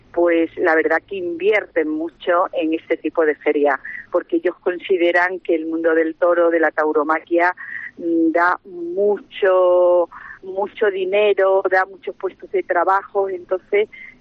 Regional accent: Castres, Occitania, France; de hacer algo aquí en mi tierra, en Castres

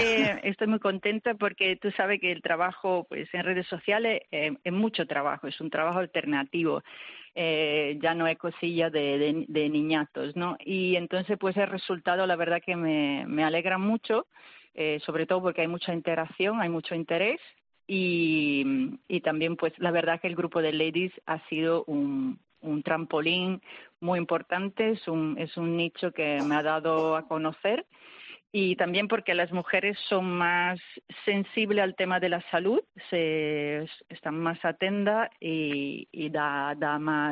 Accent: Italy; Spanish is a second language; now in Marbella, Spain; porque bueno, soy italiana, y ya volveré en Suiza también, antes de volver a Marbella

